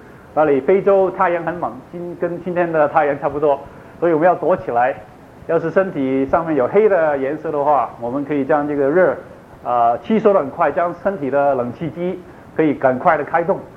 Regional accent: China; moved away; 我们中国人又黄色又不黑又不白，所以我们中国在温带出来，不是在寒带也不是在热带。我们现在跑来这里，所以在这里的这应该很容易适应，因为这里是温带

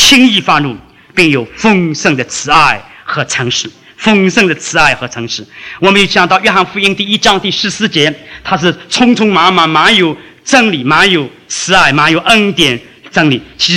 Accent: China; 我们中国人古时候的时候也是这样，表明什么呢？

